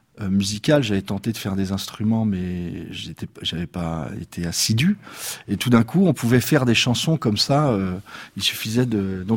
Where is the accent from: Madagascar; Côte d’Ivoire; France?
France; Vitry-sur-Seine, Île-de-France; Moi, je suis banlieusard. Je suis né à Épinay-sur-Seine et j'ai grandi à Vitry-sur-Seine.